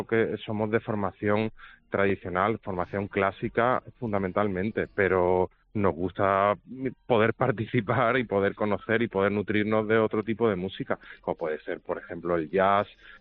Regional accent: Málaga, Andalusia, Spain; No, yo precisamente soy de Málaga

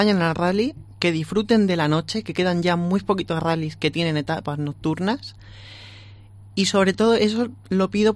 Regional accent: Alicante, Valencian Community, Spain; más aparte soy de Alicante, me pilla cerca.

